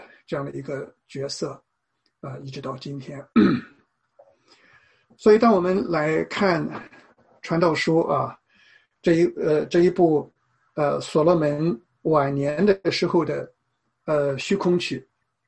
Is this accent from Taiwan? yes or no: no; China; 我那个时候呢，我就从中国的很贫穷的农村啊，来到了一个我们中国人说很洋气的城市啊，就青岛啊。